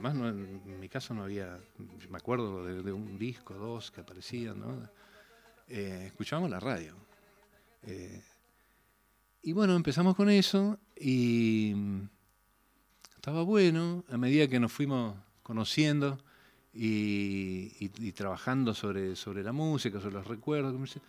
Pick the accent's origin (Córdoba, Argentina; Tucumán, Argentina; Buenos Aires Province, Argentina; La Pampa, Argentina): Córdoba, Argentina; now in Buenos Aires, Argentina; yo soy cordobés, ¿no? Y vivo en Buenos Aires